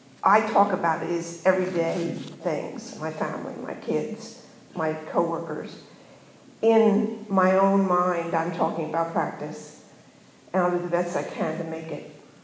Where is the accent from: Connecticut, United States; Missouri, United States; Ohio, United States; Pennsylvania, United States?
Pennsylvania, United States; I grew up in Southeast Pennsylvania. I was a religious kid. I come from Anabaptist traditions, where probably every kid goes to church.